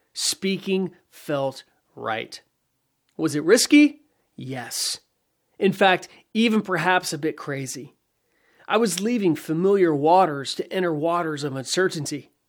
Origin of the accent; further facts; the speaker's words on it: North Carolina, United States; began working out the logistics of moving from Florida back to my home state of North Carolina.